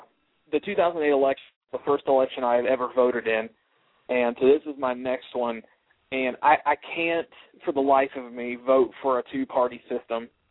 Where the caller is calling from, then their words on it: South Point, Ohio, United States; I'm calling from South Point, Ohio, which is like the most southern point of, hence the name.